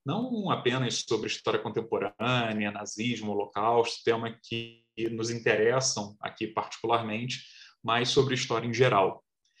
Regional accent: Rio de Janeiro, Brazil; eu tenho 39 anos, eu sou natural do Rio de Janeiro

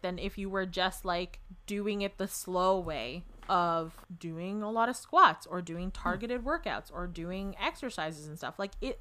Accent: Philippines; Yeah, I'm Filipino.

